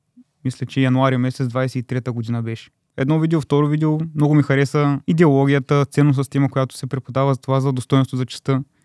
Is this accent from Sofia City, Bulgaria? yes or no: no; Burgas, Burgas Province, Bulgaria; от Бургас съм на 22 години, като допреди да започна съдържаната програма в БОК, учих за софтуер инженер в Пловдив.